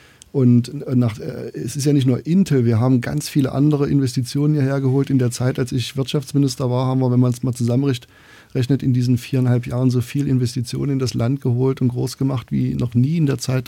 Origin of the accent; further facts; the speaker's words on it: Saxony-Anhalt, Germany; meine Heimat Sachsen-Anhalt